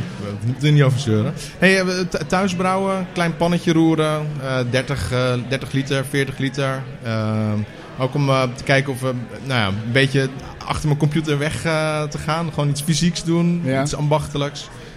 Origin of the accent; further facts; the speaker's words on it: Terschelling, Friesland, Netherlands; Terschelling, waar ik vandaan kom.